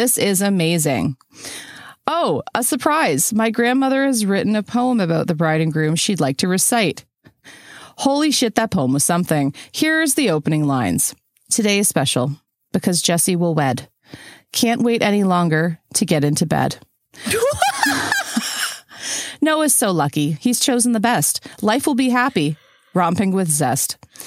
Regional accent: Canada; I'm Canadian.

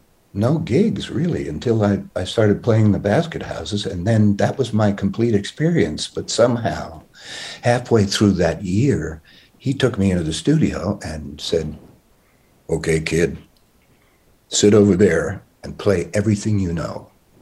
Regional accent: Queens, New York, United States; I really didn't know, you know, I grew up in Queens, but I was just a kid.

